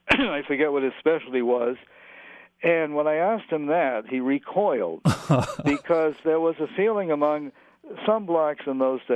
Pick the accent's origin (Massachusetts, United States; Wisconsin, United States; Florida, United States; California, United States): Massachusetts, United States; Boston; born or raised there